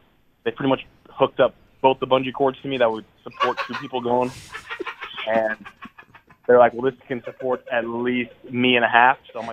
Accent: California, United States; born and raised in the Bay Area

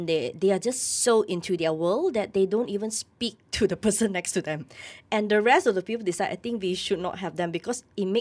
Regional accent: Malaysia; I can't read Chinese, so I'm like a Malaysian banana, as we normally say.

